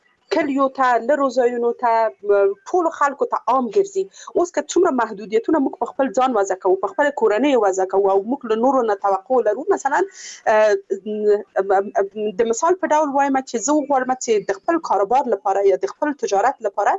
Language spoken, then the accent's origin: Pashto; Afghanistan; موږ د یو افغان په حیث هغه کس چې په افغانستان کې ژوند کړی وو